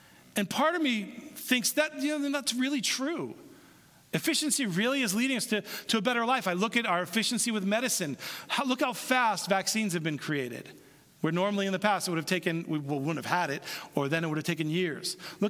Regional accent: New York City, New York, United States; I grew up in New York City, so all my friends all people from New York State would gather.

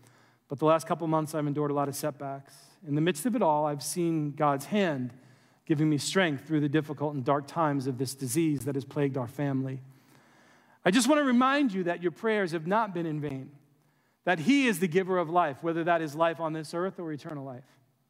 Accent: New York City, New York, United States; He was from way upstate in some podunk town. I was from New York City, so way cooler than him.

